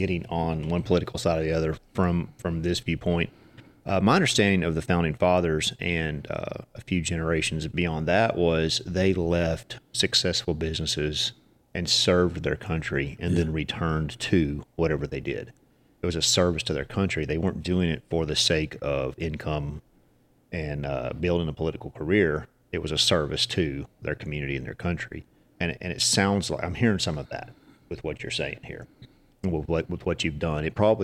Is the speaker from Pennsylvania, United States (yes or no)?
no; Louisiana, United States; Tell us, because we're from Louisiana. You know, we've got this French law down here.